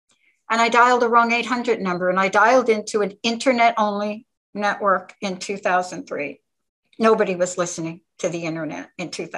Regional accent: New York, United States; now in Washington, United States; I'm a girl from New York that happens to live in Washington State.

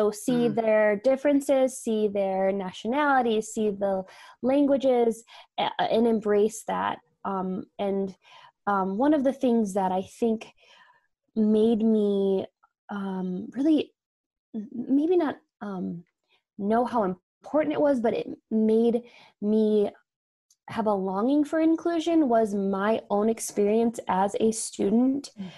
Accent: Michigan, United States; I grew up in Michigan. I kind of bopped around all throughout the state. So I did my elementary years in northern Michigan, which is very different than West Michigan, which is where I had my middle school and high school experience.

